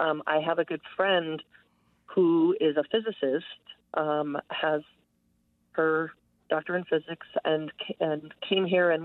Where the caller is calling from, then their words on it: Albuquerque, New Mexico, United States; I'm calling from Albuquerque.